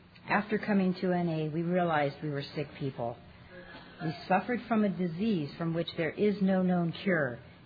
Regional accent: Maui, Hawaii, United States; I'm from Maui, and I'm an addict.

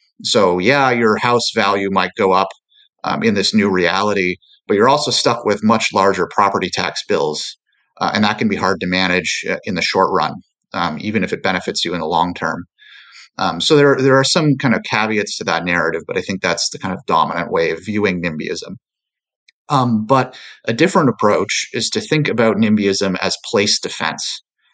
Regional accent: Kitchener-Waterloo, Ontario, Canada; So my hometown and Kitchener-Waterloo, an extended commuting distance from Toronto, but it's still a bit of a stretch.

